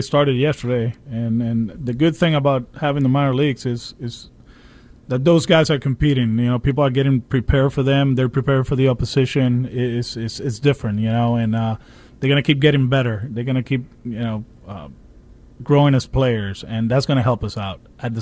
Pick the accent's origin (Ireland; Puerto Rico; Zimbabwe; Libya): Puerto Rico; Caguas; If I wasn't ready for it, I'll be in Caguas back home just with the kids and doing other stuff in my hometown.